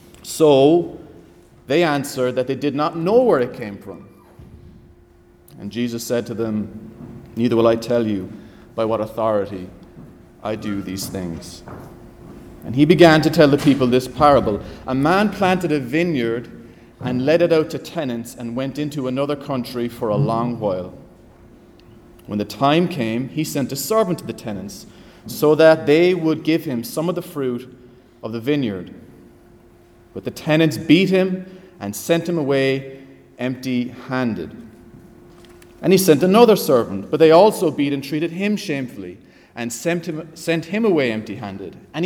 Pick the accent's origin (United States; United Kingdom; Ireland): Ireland; Cork, Munster; accent: Cork; I felt like as I was traveling on the plane back, my Cork accent was just getting thicker, so it's wonderful to be here.